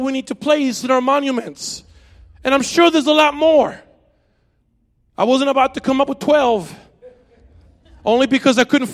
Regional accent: Venezuela; yes, I came from Venezuela, but guess what? I also came and was born again in Jesus Christ.

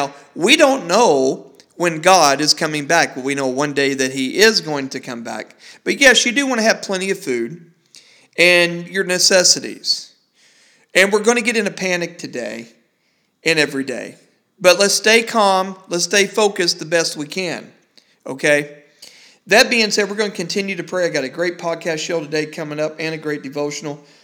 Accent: North Richland Hills, Texas, United States; now in Fort Worth, United States; I'm based in Fort Worth, Texas. That's where our podcast is at. I'm a Fort Worthan. My hometown was North Richland Hills, Texas.

